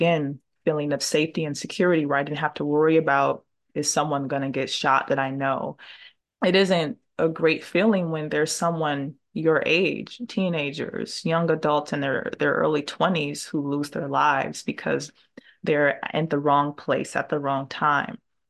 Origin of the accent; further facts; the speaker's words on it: Detroit, Michigan, United States; So the neighborhood that I grew up in West Detroit, it's off of Dexter Avenue and Troy Road.